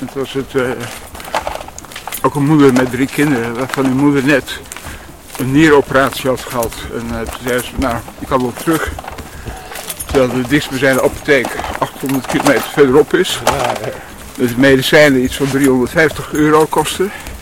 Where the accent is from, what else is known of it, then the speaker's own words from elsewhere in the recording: Netherlands; also born or lived in South Africa; Ik ben geboren in Zuid-Afrika.